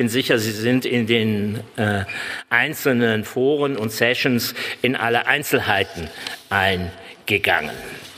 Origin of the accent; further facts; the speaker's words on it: Rhineland, Germany; Ich habe immer noch als Rheinländer die Hoffnung